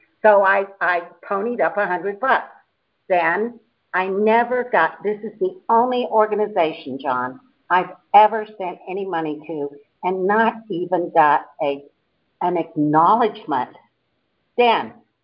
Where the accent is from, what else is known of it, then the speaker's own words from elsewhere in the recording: Texas, United States; Now, another thing, I'm from Texas.